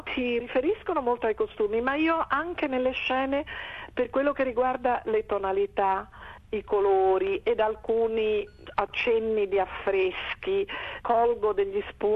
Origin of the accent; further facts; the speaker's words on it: Ferrara, Emilia-Romagna, Italy; also born or lived in Rome; io sono anche di Ferrara, sono mezza ferrarese, mezza romana. Allora ho attinto alla mia città d'origine, che è la più bella città rinascimentale d'Italia, Ferrara, nel nord.